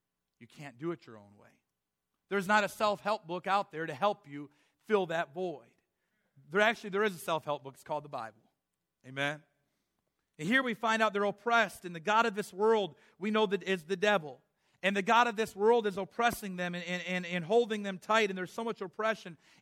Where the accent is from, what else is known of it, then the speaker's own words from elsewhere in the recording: United States; But we're Americans, and we have the freedoms to worship, and we're thankful for that.